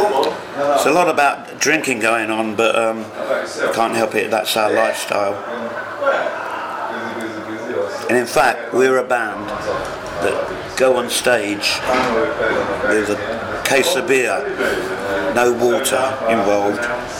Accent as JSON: {"language": "English", "region": "England", "country": "United Kingdom", "said": "I'm English."}